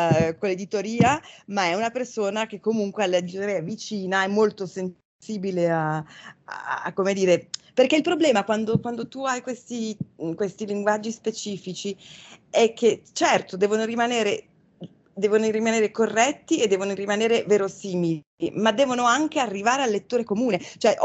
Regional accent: Switzerland; perché io in realtà sono svizzera d'origine, quindi a un festival di letteratura qua in Svizzera italiana

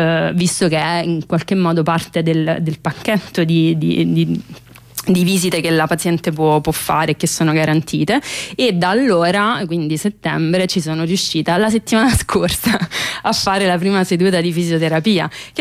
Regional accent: Naples, Campania, Italy; born there; now in Rome, Italy; Io sono nata a Napoli, adesso vivo a Roma, sono vissuta quasi tutta la mia vita nelle aree metropolitane più inquinate del paese

